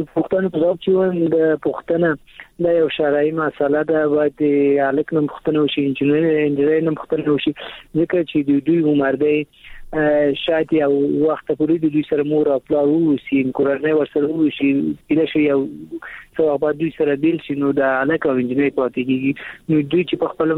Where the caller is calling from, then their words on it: Kabul, Afghanistan; د کابل ولایت څخه مې اړیکې نیولې